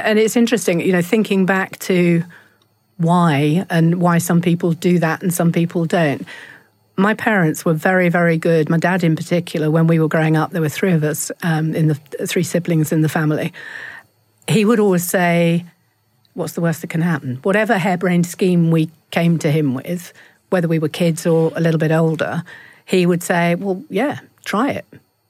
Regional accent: Lowestoft, East of England, United Kingdom; now in London, United Kingdom; My brother and I grew up in Lowestoft on the East Coast, and my brother and I used to make kites when we were in the sixth form

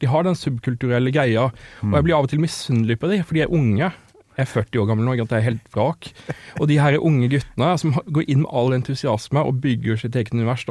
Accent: Southern Norway, Norway; jeg har vokst opp på Sørlandet, ikke sant?

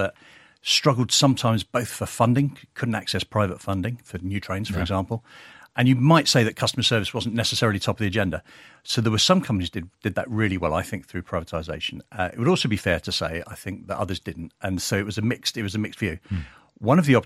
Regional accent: London, United Kingdom; So, yes, I grew up in East London. My parents came over from Ireland, actually, in the 1950s. I grew up in East London and university in Wales.

